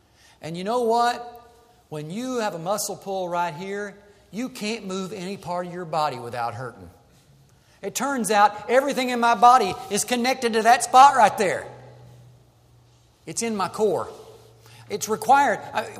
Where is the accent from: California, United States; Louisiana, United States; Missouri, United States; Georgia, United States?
Missouri, United States; Sikeston; I had in the hospital in my hometown in Sykeston, Missouri.